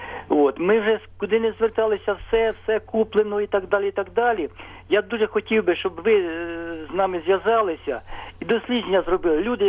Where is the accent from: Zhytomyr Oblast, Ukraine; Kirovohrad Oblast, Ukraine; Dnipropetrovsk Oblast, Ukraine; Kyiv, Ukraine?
Kirovohrad Oblast, Ukraine; Я з Кіровоградської області, Світловодський район. Ми прямо на березі Дніпра, наш район.